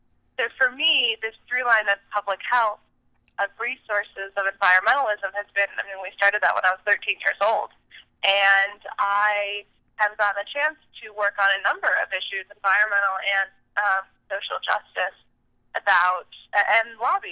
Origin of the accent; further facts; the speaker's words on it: California, United States; my hometown, Marin County, where I was born and raised, had the highest breast, prostate, and melanoma cancer rates in the world.